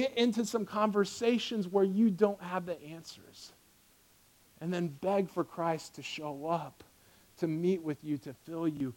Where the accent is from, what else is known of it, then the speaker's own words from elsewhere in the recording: Nebraska, United States; And I'm just like, yeah, I'm from Nebraska.